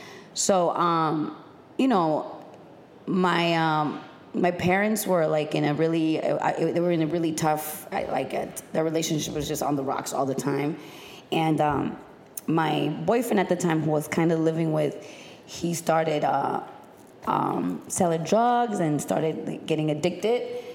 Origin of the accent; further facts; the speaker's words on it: Los Angeles, California, United States; I was born and raised in Los Angeles, in mid-city Los Angeles, which is right next to South Central.